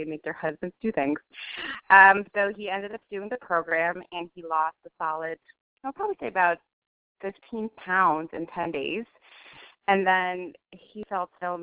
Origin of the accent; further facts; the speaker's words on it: Long Island, New York, United States; I'm from Long Island, New York.